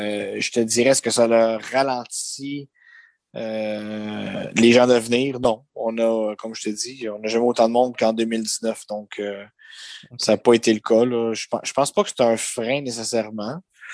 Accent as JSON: {"language": "French", "country": "Portugal", "said": "je suis portugais"}